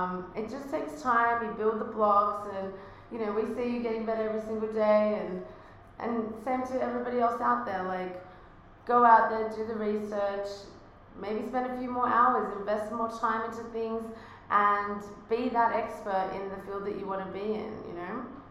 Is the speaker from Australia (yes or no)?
yes; Australia; accent: Australian; now in United States; Now I'm here in with my Australian accent in America